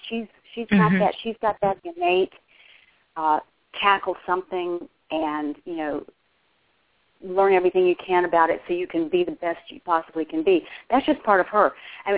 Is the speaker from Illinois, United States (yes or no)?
no; North Carolina, United States; born there; now in California, United States; My family is on the East Coast. I was born in North Carolina